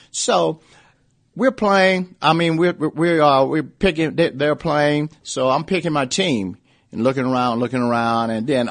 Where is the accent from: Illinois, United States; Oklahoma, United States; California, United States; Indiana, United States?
Indiana, United States; Indianapolis; So I always say that I graduated from East Waterloo High School, but I was raised in Indianapolis, Indiana, and I was a basketball king.